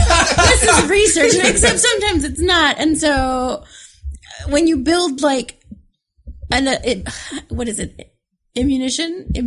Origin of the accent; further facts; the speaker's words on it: Texas, United States; I'm from the Valley.